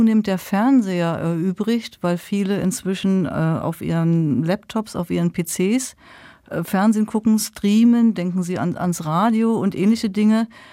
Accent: Berlin, Germany; now in Stuttgart, Germany; Also ich komme ja aus der Stadt. Ich bin 2011 nach Stuttgart übergesiedelt.

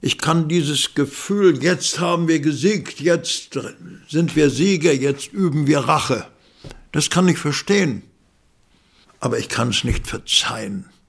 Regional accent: Königsberg, Kaliningrad Oblast, Russia; also born or lived in East Prussia; Dann sage ich, aus Ostpreußen, ich bin Königsberger. Meine Heimat ist Ostpreußen. Wo mein Eingang in die Welt stattgefunden hat, ist dort.

